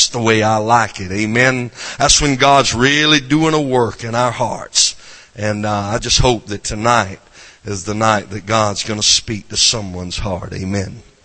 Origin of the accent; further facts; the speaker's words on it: the South, United States; accent: southern; You'd probably already figured out my southern accent, and I reckon you're getting used